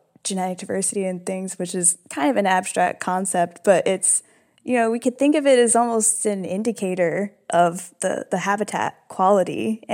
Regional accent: United States; I'm American, I am mixed race.

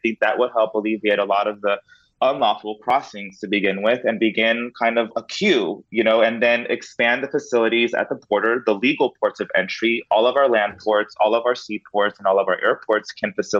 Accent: Del Rio, Texas, United States; I grew up in Del Rio and, you know, we had illegal crossers and a lot of them were just Mexican men at the time. This was back in the late 90s, early 2000s.

